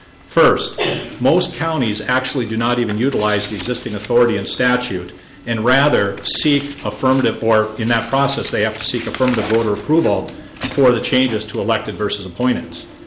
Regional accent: Duluth, Minnesota, United States; I just want to note that I remember fondly growing up in Duluth, taking along with my mother and father as they went to the ballot boxes

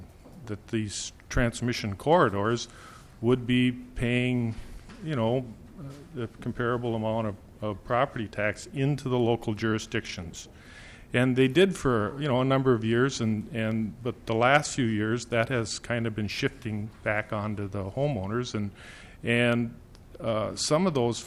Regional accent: Clearbrook, Minnesota, United States; I'm from Clearbrook, and you are a good neighbor

